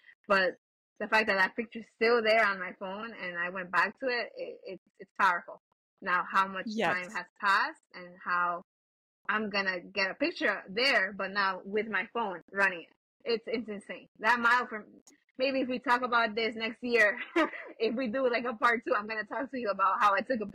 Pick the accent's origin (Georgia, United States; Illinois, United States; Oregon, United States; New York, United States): New York, United States; New York City; I'm a New Yorker. I've always lived here. But for some reason, I've never gone to spectate the New York City Marathon.